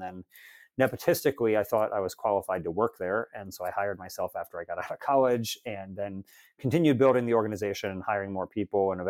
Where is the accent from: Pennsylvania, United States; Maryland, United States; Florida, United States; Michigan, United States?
Maryland, United States; In Maryland. So my mom worked at our local animal shelter and I loved dogs